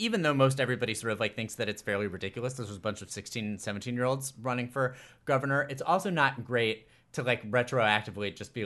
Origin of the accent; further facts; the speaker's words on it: Iowa, United States; But like in Iowa, as much as I love my home state, I would be concerned